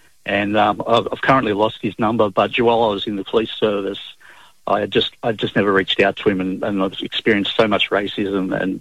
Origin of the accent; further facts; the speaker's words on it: Nyngan, New South Wales, Australia; now in Bribie Island, Australia; I'm a proud Wiradjuri man. I'm from Ningen in New South Wales originally, and I currently live at Bribie Island in Queensland.